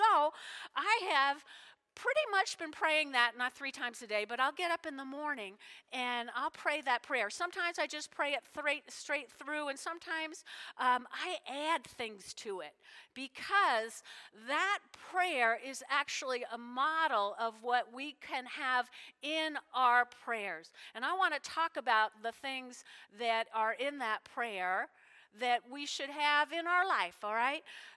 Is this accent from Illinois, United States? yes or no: no; New Jersey, United States; you all know I grew up in North Jersey, but my grandmother flew us out to California to stay for a month on the beach.